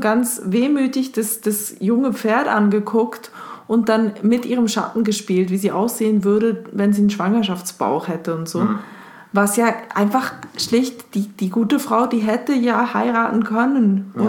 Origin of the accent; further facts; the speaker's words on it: Switzerland; ich als Schweizerin